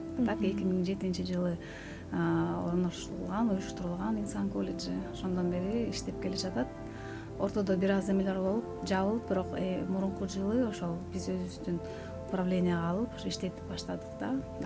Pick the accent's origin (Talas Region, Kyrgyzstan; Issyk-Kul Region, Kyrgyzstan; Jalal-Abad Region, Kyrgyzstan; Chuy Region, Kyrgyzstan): Chuy Region, Kyrgyzstan; Tokmok; born there; мен Токмок шаарында карапайым үй бүлөдө туулганмын.